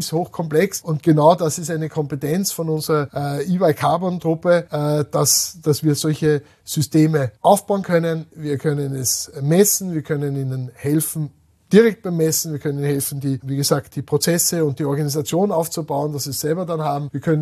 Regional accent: Austria; weil wir rühmen uns als Österreicher gern. Wir haben eigentlich im Land im Wesentlichen erneuerbare Energie.

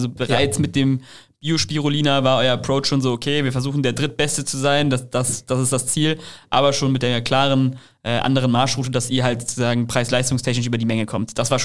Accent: Leverkusen, North Rhine-Westphalia, Germany; Ich liebe Leverkusen. Meine Heimat.

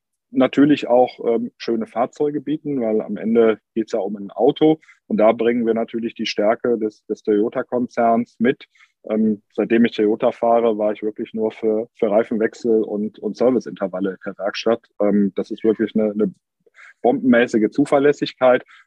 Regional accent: Cologne, North Rhine-Westphalia, Germany; Das merkt man hier als Kölner vor Ort

